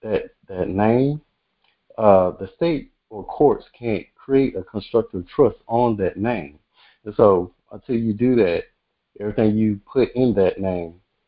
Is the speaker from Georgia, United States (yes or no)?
yes; Georgia, United States; I'm from Georgia.